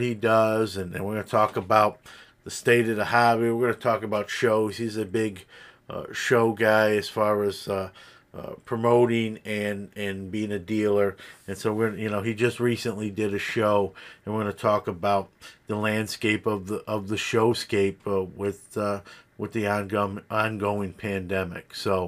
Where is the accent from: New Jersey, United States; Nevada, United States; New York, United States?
New York, United States; Brooklyn; my hometown of Brooklyn